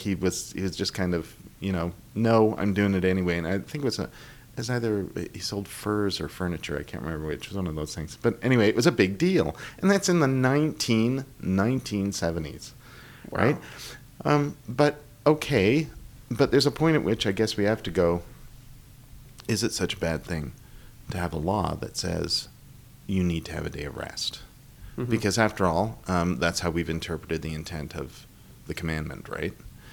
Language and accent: English; Toronto, Ontario, Canada; I grew up in Toronto